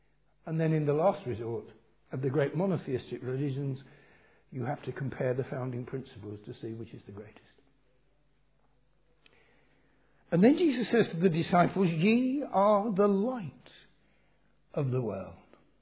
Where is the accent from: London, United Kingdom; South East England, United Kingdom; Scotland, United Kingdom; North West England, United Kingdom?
London, United Kingdom; Harrow; I never go past on the train, past my hometown, Harrow.